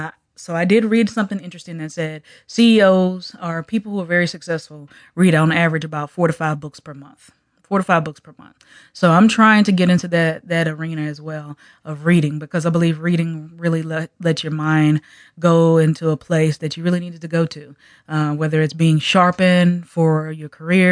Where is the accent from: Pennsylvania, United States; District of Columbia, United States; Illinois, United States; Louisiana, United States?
Louisiana, United States; Of course, I'm from Louisiana, so I want to hear something that got a little beat to it as well.